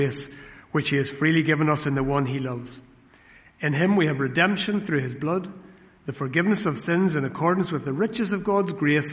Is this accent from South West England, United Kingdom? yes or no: no; Dundonald, Northern Ireland, United Kingdom; When I was growing up in Dundonald